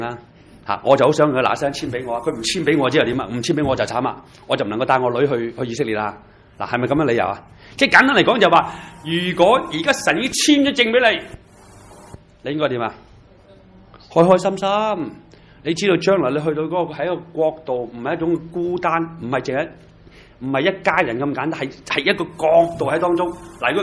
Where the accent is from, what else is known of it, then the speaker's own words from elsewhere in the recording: China; 其實我中國人都係咁樣嘅